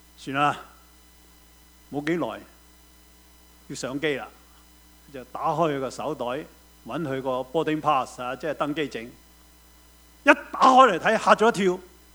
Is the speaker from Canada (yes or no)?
no; Guangdong, China; 我就想到我們廣東人所說的這句非常好